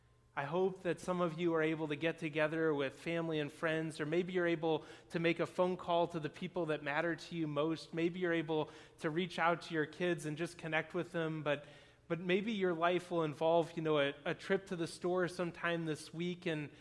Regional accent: Michigan, United States; And I was like, well, I'm from Michigan.

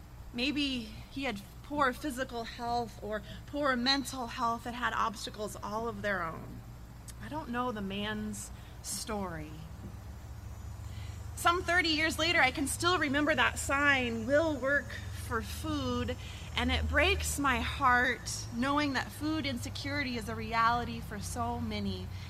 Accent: Lincoln, Nebraska, United States; Well, I remember in the late 1980s pulling into the parking lot of a local grocery store in my hometown of Lincoln, Nebraska.

